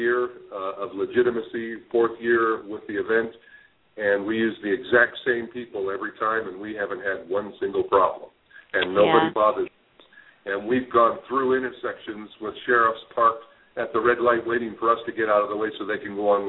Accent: Culver City, California, United States; now in Burbank, United States; I'm born and raised in Culver City, so I know exactly how the police department is there

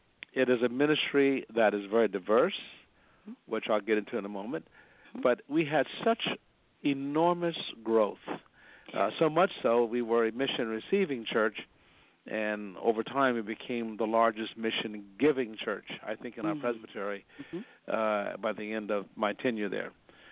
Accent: Denver, Colorado, United States; born there; I was born in Denver, Colorado, and I spent pastoring a time in New York for 38 years

